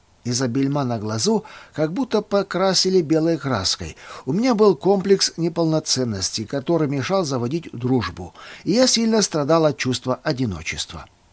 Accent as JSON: {"language": "Russian", "town": "Sergeyevka", "region": "North Kazakhstan Region", "country": "Kazakhstan", "tie": "born there", "said": "Родился я в Северном Казахстане, в городе Сергеевке, недалеко от Петропавловска."}